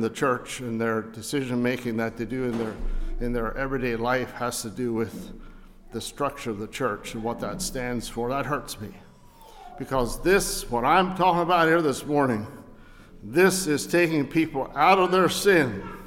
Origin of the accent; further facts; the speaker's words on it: United States; first language Pennsylvania Dutch; English is a second language; I speak Dutch. That was my first language.